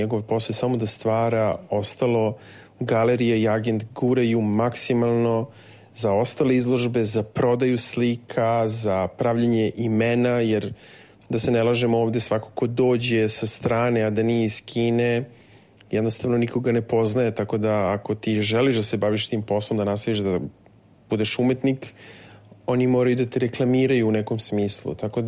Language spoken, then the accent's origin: Serbian; Serbia; now in China; Kod nas u Srbiji